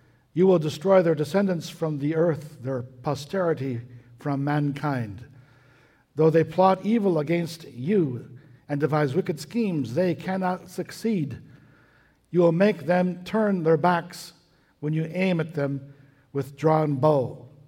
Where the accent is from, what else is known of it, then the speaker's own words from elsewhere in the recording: Vancouver, British Columbia, Canada; I grew up in Vancouver.